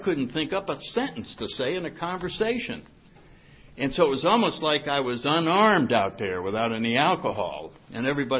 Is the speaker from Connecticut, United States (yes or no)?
yes; New Haven, Connecticut, United States; I grew up in Connecticut, in New Haven, and... seemed like a pretty normal childhood